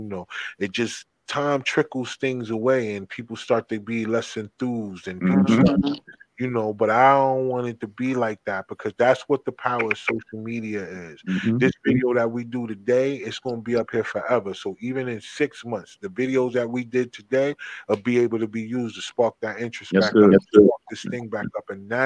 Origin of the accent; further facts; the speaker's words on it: New Jersey, United States; I'm from Jersey.